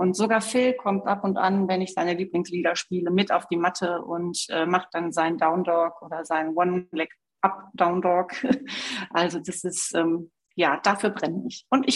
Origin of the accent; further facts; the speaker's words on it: Cologne, North Rhine-Westphalia, Germany; moved away as an adult; now in Spain; dass wir wieder zurück nach Köln gehen, in meine Heimat. Wohnen jetzt aber nach 4 Jahren Köln, nur 4 Jahre Köln, wieder wohnen wir auf Mallorca und sind zurzeit in Österreich.